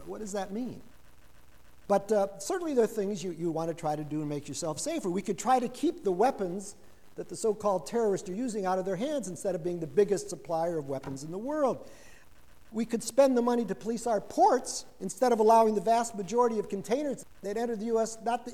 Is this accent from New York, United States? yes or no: no; Detroit, Michigan, United States; my hometown of Detroit